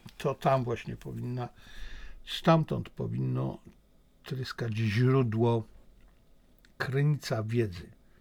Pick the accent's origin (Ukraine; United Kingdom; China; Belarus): China; również jestem Chińczykiem i chińskim nacjonalistą